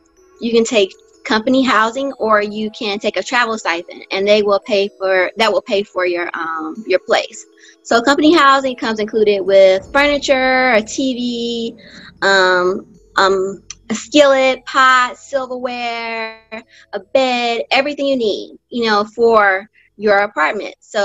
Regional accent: Natchez, Mississippi, United States; now in Atlanta, United States; I'm from Natchez, Mississippi, born and raised. I went to Alcorn State University to get my bachelor's in nursing. And after that, I moved to Atlanta, Georgia.

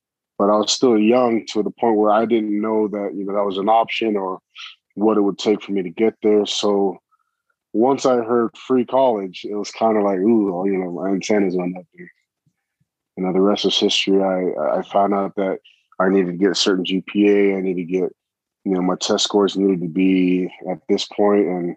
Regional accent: San Mateo, California, United States; I grew up in the Bay Area, San Mateo, California. The oldest of five kids, first generation Tongan.

